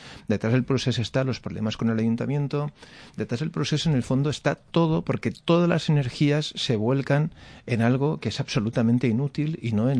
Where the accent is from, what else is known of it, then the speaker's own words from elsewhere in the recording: Catalonia, Spain; yo soy tan catalán como él